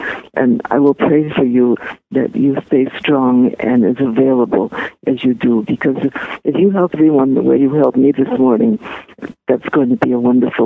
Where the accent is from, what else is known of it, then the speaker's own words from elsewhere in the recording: Chicago, Illinois, United States; if I ever get to Heartland, which I hope to do because I come from Chicago